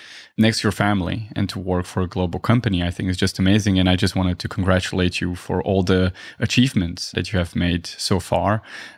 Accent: Romania; moved away as an adult; I mean, I'm from Romania and I left just to get a better job, right?

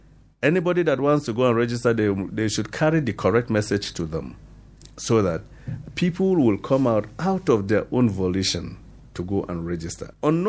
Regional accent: Nigeria; So the president, by right, as a Nigerian, I am asking, as a Nigerian, not representing anybody, but representing myself and my interest

